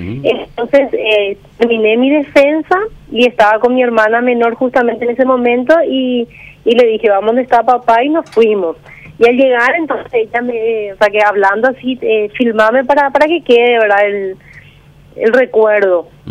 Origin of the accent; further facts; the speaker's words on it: Mayor Martínez, Ñeembucú, Paraguay; now in Pilar, Paraguay; Nosotros somos de Mayor Martínez. O sea, mis padres siguen viviendo en Mayor Martínez y yo y dos de mis hermanas estamos viviendo en Pilar. O sea, estudiamos y vivimos en Pilar.